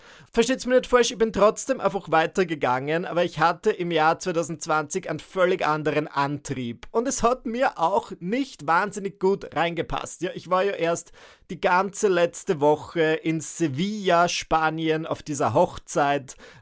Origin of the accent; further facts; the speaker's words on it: Burgenland, Austria; sondern ins Burgenland. Zurück dorthin, wo ich herkomme.